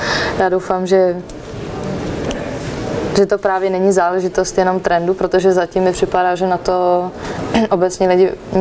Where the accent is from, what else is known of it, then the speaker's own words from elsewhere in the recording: Prague, Czechia; já jsem spíš z toho Černého mostu, takže já když mluvím hodně konkrétně, tak je to Praha a Černý most, a čili jako sídliště a tahle ta kultura kolem toho